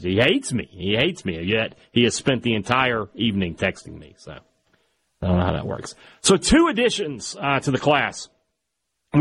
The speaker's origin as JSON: {"language": "English", "town": "Vicksburg", "region": "Mississippi", "country": "United States", "tie": "born or raised there", "said": "If you want to find out more information about this and all the other great stuff happening in my hometown, go to visitvicksburg.com."}